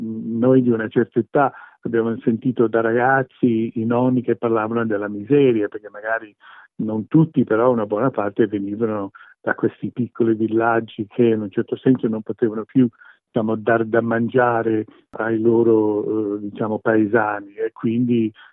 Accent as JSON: {"language": "Italian", "country": "United States", "said": "Quindi sono un americano di origine italiana, però a volte mi sento più italiano che americano e a volte più americano che italiano."}